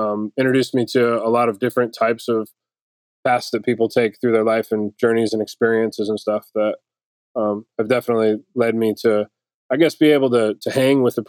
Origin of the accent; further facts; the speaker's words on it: Detroit, Michigan, United States; My parents both worked in the automotive industry. I grew up in Detroit